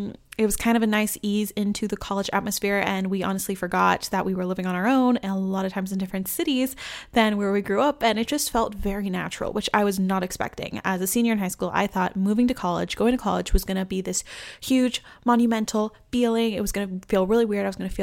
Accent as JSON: {"language": "English", "region": "Tennessee", "country": "United States", "tie": "born or raised there", "lives_now": "Nashville, United States", "said": "Actually, I am home for the holidays from Nashville, Tennessee, back to my hometown in Tennessee."}